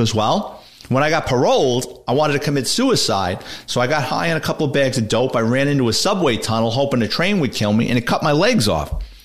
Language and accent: English; Bronx, New York, United States; Growing up in the Bronx, I was an athlete and I used to play sports.